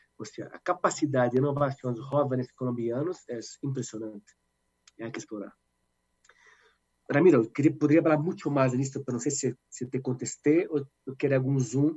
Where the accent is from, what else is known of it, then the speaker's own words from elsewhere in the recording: Brazil; Spanish is a second language; y soy latino, soy brasileño, soy vivo, está en mi sangre.